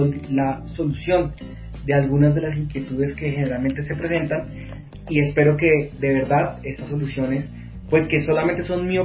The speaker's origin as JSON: {"language": "Spanish", "country": "Colombia", "said": "las obligaciones que yo tengo como ciudadano colombiano"}